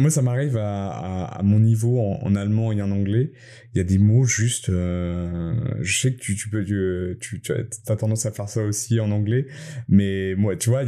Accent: Auvergne-Rhône-Alpes, France; J'ai toujours dit, moi, je viens d'Auvergne et c'est la limite.

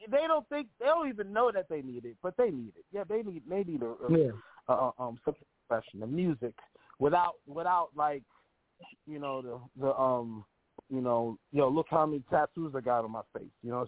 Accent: Brooklyn, New York, United States; Yo, I'm from East New York.

